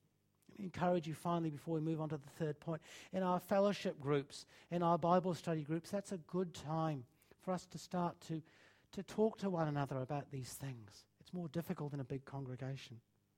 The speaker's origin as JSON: {"language": "English", "region": "England", "country": "United Kingdom", "tie": "born or raised there", "said": "When I grew up in England, we were brought up that you didn't talk about your feelings"}